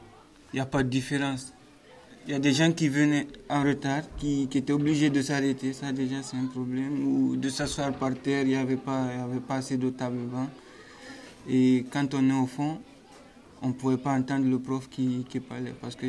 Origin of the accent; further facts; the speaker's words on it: Guinea; Je viens de la Guinée. C'est un pays qui est en Afrique, de l'Ouest, plus précisément.